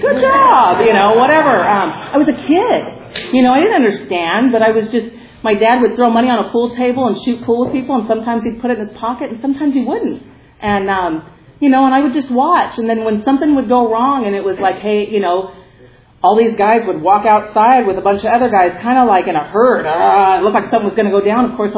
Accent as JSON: {"language": "English", "town": "Compton", "region": "California", "country": "United States", "tie": "born or raised there", "also_born_or_lived": "Norwalk / Stanton", "said": "I'm half Mexican. I grew up in Compton, Norwalk, and Stanton."}